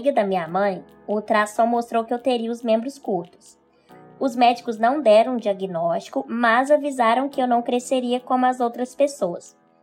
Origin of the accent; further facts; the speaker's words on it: Araxá, Minas Gerais, Brazil; A minha infância em Araxá, Minas Gerais, foi marcada por fisioterapia, exames, terapia ocupacional.